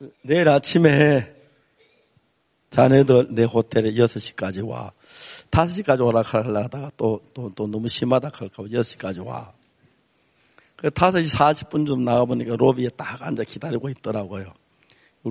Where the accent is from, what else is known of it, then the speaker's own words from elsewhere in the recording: Seonsan, North Gyeongsang, South Korea; 우리 고향이 선산이니까 선산 땅콩이 알이 제일 충실하고 굵고 제일 맛있어.